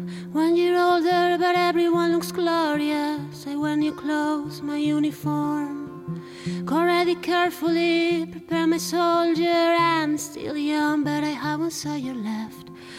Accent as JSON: {"language": "Spanish", "town": "A Coruña", "region": "Galicia", "country": "Spain", "lives_now": "Berlin, Germany", "said": "Sí, de Coruña."}